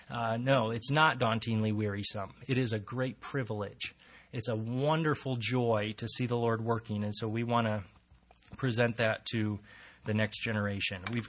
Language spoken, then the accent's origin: English; Sandusky, Michigan, United States; And I grew up in Sandusky, Michigan, going to Croswell, Michigan.